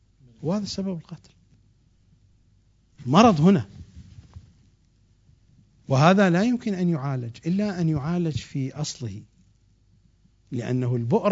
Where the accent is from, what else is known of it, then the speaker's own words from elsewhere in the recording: Iraq; accent: Iraqi; يسرقك، يبوقك، بلهجتنا العراقية يبوقك، حرامي يبوقك